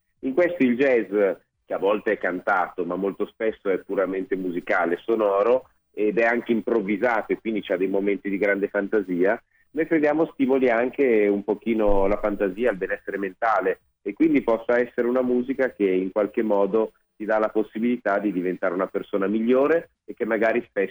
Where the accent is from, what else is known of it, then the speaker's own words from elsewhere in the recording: Piedmont, Italy; un po' perché sono piemontese